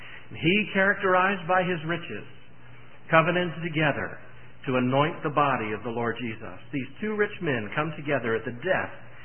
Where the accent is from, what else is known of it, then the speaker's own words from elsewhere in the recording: United States; And I must say that hanging my head as an American.